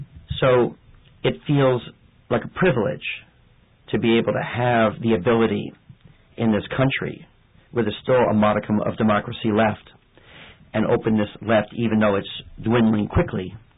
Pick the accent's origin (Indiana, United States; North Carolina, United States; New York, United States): New York, United States; New York City; But, you know, I grew up in New York City, You mess with me, I'm not going to let go.